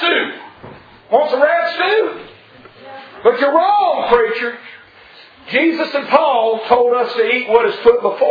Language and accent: English; Mobile, Alabama, United States; Well, we are from Mobile, so that would be H-A-W-G. Hog.